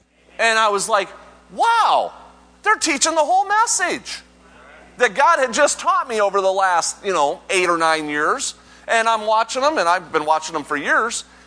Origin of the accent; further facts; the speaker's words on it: Las Vegas, Nevada, United States; I'm from Vegas